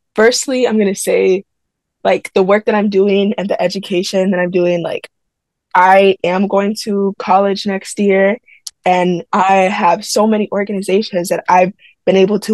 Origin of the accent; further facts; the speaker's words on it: United States; like I am American and those are my values too.